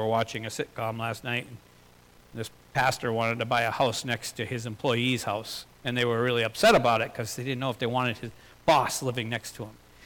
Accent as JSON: {"language": "English", "town": "Tapiola", "country": "United States", "said": "I come from Tapiola, so I'll pick on myself."}